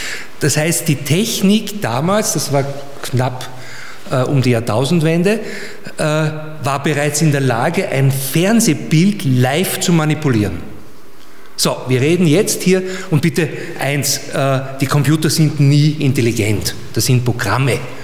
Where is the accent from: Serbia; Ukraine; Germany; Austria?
Austria; Styria; Und das Problem ist, ich bin Steirer